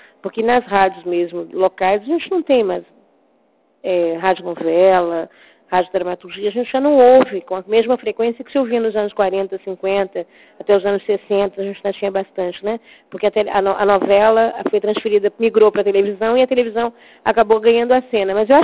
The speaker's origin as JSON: {"language": "Portuguese", "region": "São Paulo", "country": "Brazil", "said": "Eu que vim de São Paulo, sei o que é a USP, estudei lá."}